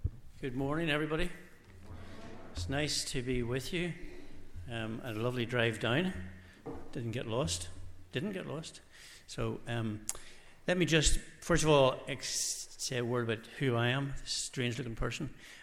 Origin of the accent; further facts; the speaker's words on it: Belfast, Northern Ireland, United Kingdom; also born or lived in Dublin / County Monaghan; And then I went back to Belfast. I come from Belfast, as you can probably guess, from North Belfast.